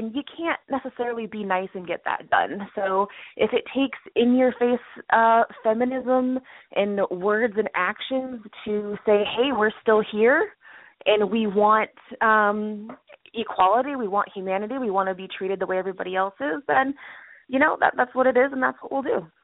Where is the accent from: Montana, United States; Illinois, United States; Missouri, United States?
Illinois, United States; Chicago; so we thought maybe doing a Chicago branch, because I'm from Chicago, would be a fantastic idea.